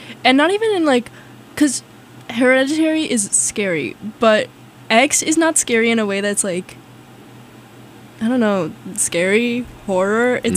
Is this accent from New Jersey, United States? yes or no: no; Florida, United States; By the way, I'm from Florida.